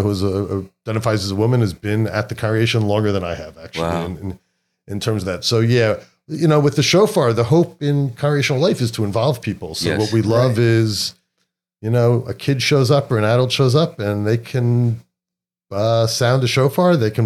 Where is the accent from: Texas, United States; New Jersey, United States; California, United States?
New Jersey, United States; I grew up in New Jersey. I went to school in Massachusetts. I've now lived all around the country as an adult, but as a kid, it was a pretty narrow slice of the world.